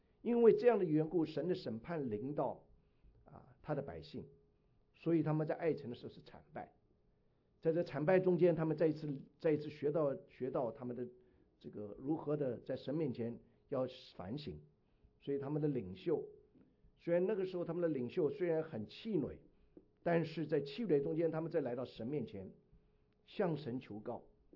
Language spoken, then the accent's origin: Chinese; China; 我们中国人真很有福气，我们中国有两个新年